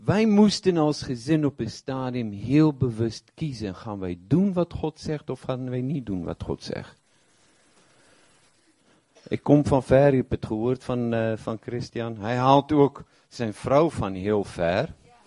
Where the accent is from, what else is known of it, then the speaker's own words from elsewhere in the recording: South Africa; Omdat wij uit Zuid-Afrika komen, moeten wij ook teruggaan. Mijn moeder leeft nog. Mijn moeder is 89.